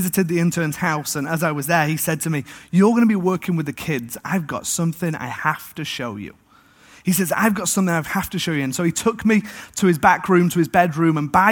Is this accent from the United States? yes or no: no; Manchester, North West England, United Kingdom; As you know, I'm from England. I grew up in Manchester.